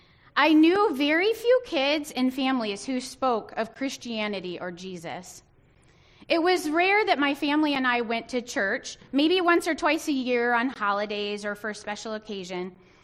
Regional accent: Saginaw, Michigan, United States; But I grew up in Saginaw, Michigan. Anybody from Saginaw?

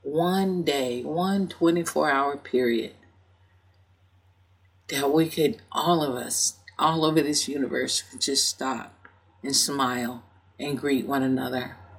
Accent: New York, United States; you're a New Yorker like I'm a New Yorker

